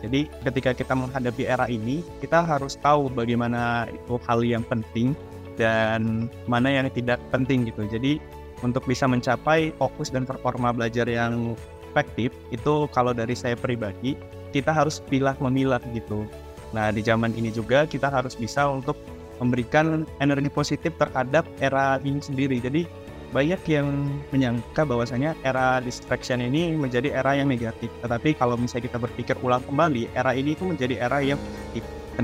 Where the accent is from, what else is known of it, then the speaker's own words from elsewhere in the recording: North Sumatra, Indonesia; Dan dari aku sendiri asalnya dari Sumatera Utara.